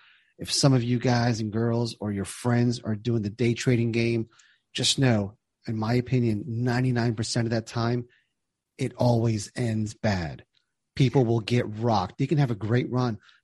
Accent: New Jersey, United States; Yeah, Travis, I grew up in New Jersey. A lot of my classmates ended up on Wall Street.

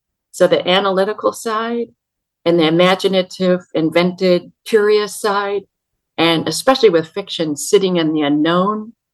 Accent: West Coast, United States; So I moved to New York from the West Coast, and I'm from the West Coast.

